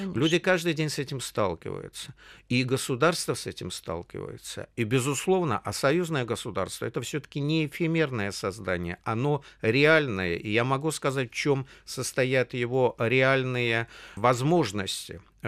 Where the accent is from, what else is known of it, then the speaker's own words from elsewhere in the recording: Belarus; moved away; Я-то сам же белорус. Вот, хотя уехал очень давно оттуда, но связи, естественно, не терял.